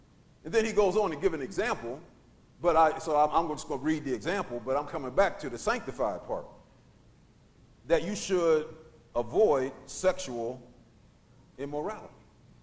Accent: Braddock, Pennsylvania, United States; I remember growing up in Braddock on 6th Street.

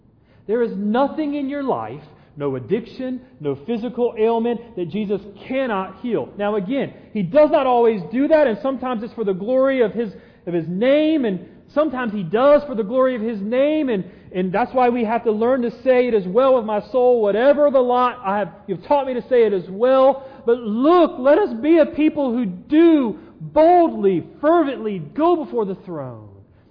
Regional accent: Southern United States, United States; accent: southern; can you hear my southern accent?

